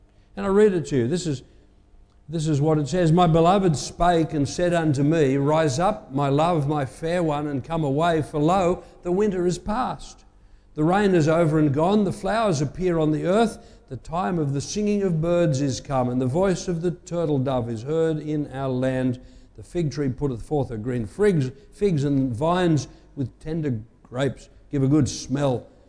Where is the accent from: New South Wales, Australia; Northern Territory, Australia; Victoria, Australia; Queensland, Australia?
New South Wales, Australia; Sydney; I grew up in Sydney to the sound of cicadas in the land.